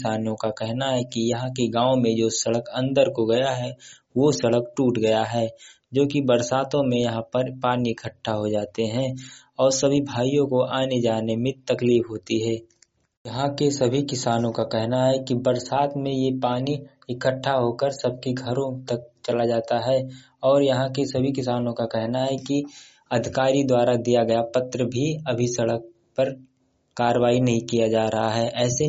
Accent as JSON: {"language": "Hindi", "town": "Ambedkar Nagar", "region": "Uttar Pradesh", "country": "India", "said": "मैं स्वयं … अम्बेडकर नगर का रहने वाला हूँ।"}